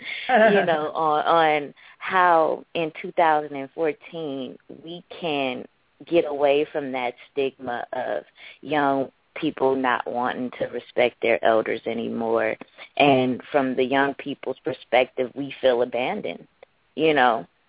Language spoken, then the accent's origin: English; San Francisco, California, United States; now in Los Angeles, United States; we're originally from San Francisco and relocated to LA, my mom and I.